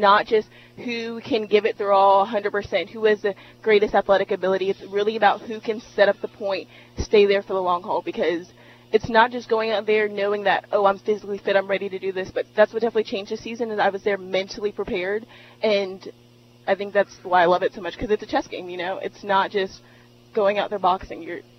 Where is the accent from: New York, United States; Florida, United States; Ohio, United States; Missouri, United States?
Florida, United States; I'm from Florida, and my uncle played all the time